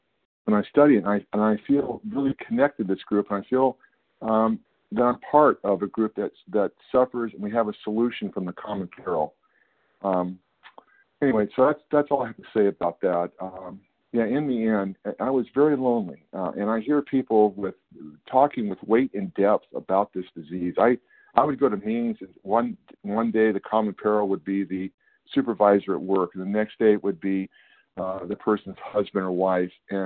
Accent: California, United States; I am a recovered compulsive eater, and I'm from Northern California.

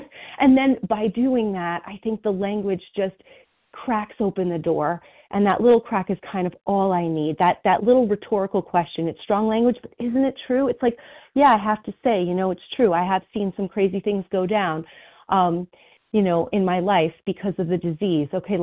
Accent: New Jersey, United States; I am a compulsive overeater from New Jersey.

